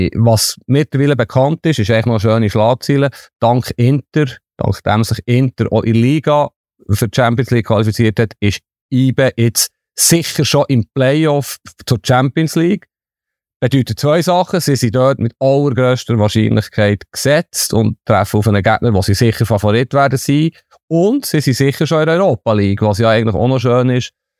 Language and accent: German; Bern, Switzerland; ich bin in Bern aufgewachsen